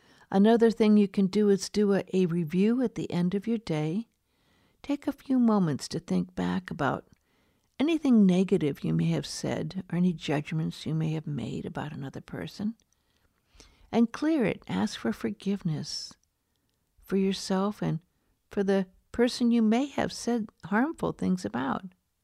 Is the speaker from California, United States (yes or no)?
yes; Beverly Hills, California, United States; I grew up in Beverly Hills, where it was very, very common to judge people on what they wore and the kind of cars they drove and the kind of house they had.